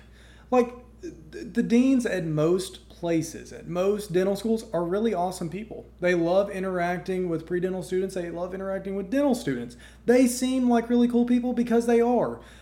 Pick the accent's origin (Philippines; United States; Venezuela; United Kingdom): United States; Arkansas; I really love where I grew up in South Arkansas. I love rural Arkansas